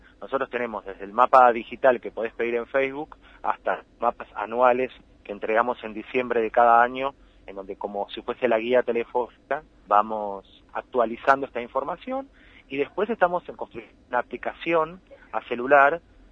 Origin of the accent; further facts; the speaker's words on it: La Plata, Buenos Aires Province, Argentina; Te acuerdo que soy platense también